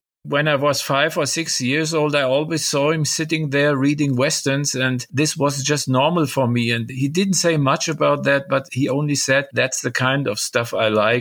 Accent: Germany; My ancestors come from Belgium, but I was born and raised in Germany, my parents too

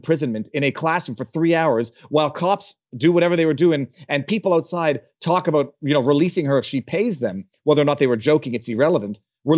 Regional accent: Montreal, Quebec, Canada; I'm from Montreal, Quebec, Canada.

